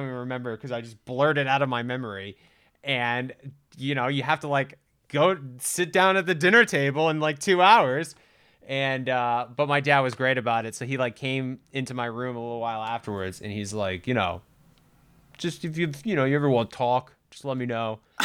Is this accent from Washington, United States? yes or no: no; Rhode Island, United States; I grew up in the Rhode Island public whirlwind. School system, bro. What do you expect from me? Okay? People from Rhode Island, we grow up in Rhode Island.